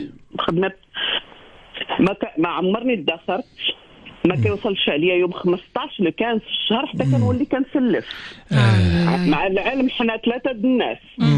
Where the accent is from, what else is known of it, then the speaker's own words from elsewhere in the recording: Sahara, Morocco; احنا عندنا بزاف صرتوا في الجنوب، احنا أنا واحدة من أهل الصحراء